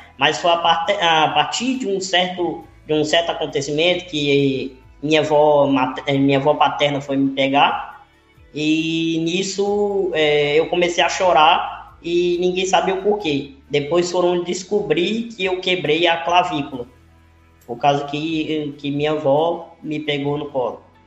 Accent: Nova Russas, Ceará, Brazil; born there; Eu nasci em Nova Rússia, eu nasci em 2001

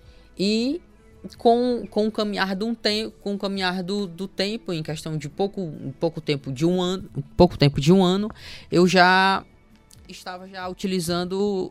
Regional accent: Nova Russas, Ceará, Brazil; eu nasci e me criei aqui em Nova Russas. Minhas raízes são daqui, meu pai, minha mãe.

